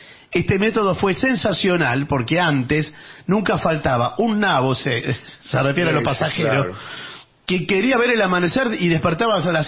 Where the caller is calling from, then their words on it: Villa Adelina, Buenos Aires Province, Argentina; de Villa Adelina.